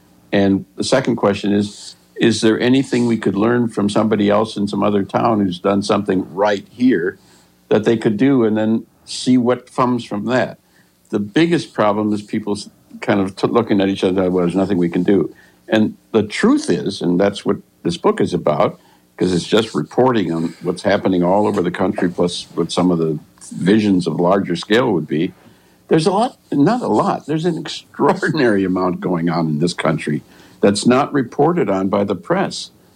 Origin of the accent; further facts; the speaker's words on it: Racine, Wisconsin, United States; I often think I'm from Racine, Wisconsin.